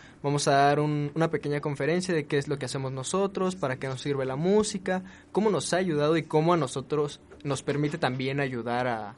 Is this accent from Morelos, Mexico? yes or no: no; Mexico City, Mexico; Exactamente, nosotros venimos del barrio de Tepito.